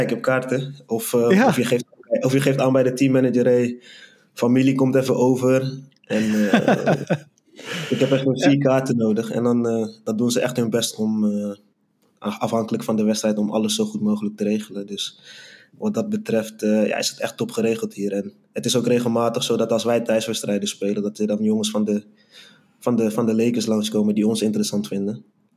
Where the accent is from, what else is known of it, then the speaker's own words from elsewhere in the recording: Suriname; Ik ben in Suriname opgegroeid. En in de tijd dat ik daar woonde, was het zeg maar alles nog heel best beperkt.